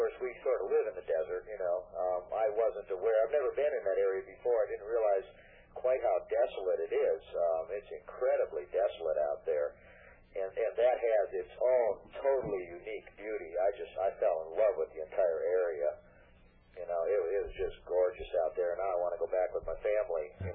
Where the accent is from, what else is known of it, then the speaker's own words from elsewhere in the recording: Wisconsin, United States; now in New Mexico, United States; I'm from originally from Wisconsin, and we moved out here to New Mexico, I'd say 1977, so just about 20 years ago. And we live southeast of Albuquerque in the mountains